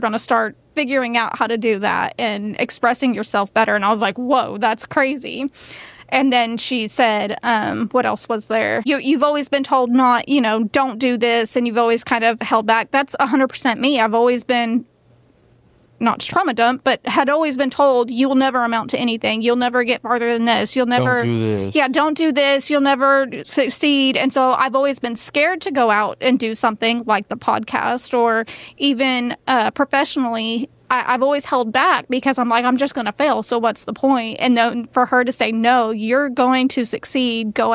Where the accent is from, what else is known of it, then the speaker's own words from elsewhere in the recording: Texas, United States; We're from Texas, and we came here for this